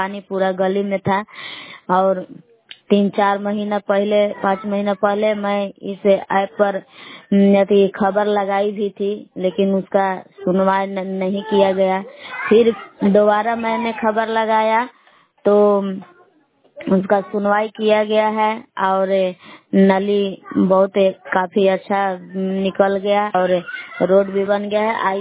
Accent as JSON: {"language": "Hindi", "town": "Belaw", "region": "Bihar", "country": "India", "said": "ग्राम बेलाव जिला कैमूर भभुआ के निवासी हूँ।"}